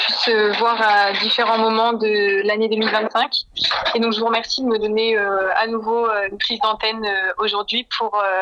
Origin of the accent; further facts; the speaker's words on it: Lourdes, Occitanie, France; also born or lived in Nevers; moi j'ai grandi à Lourdes, je suis née à Nevers